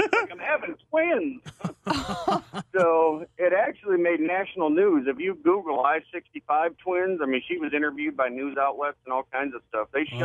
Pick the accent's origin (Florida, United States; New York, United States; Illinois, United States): New York, United States; Upstate New York.